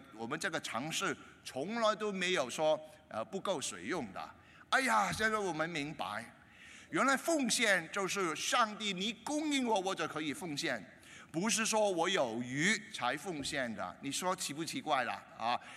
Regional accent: Hong Kong; 节约供水啊，我们广东我们香港人摘水啊

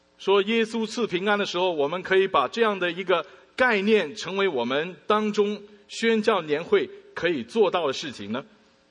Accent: China; 我想到我们中国人，我们在新年的时候，你要拿一个的红包

